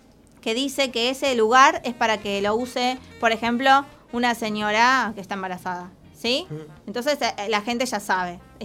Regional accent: Zárate, Buenos Aires Province, Argentina; born there; En la ciudad donde yo vivo, vivía, que nací en Zárate, tenemos una estación de tren.

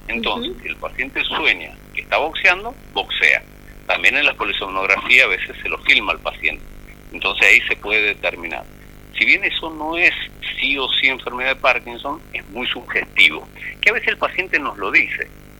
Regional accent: Mendoza, Argentina; nosotros como mendocinos tenemos el orgullo

